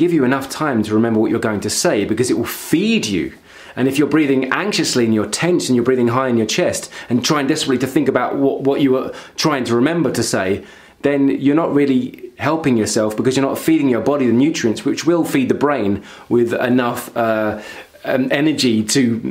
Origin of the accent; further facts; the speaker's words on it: London, United Kingdom; accent: East London; my accent from East London doesn't always require you to finish sentences.